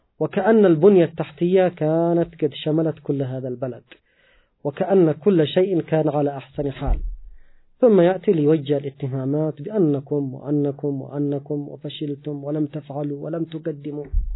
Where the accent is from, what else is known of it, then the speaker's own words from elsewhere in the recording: Yemen; أنا لازلت في مرحلة الشباب والحمد لله، أتذكر أيام طفولتي، أيام غزو صدام حسين للكويت. آنذاك عاش بلدنا اليمن ظروفا صعبة جدا وأزمة اقتصادية شديدة